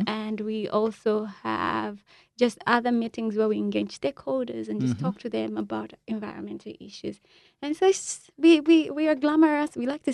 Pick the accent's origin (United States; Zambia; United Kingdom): Zambia; Lusaka, Lusaka Province; So I come from I come from Luapula, which is one of the provinces in Zambia. But I was born and raised in Lusaka.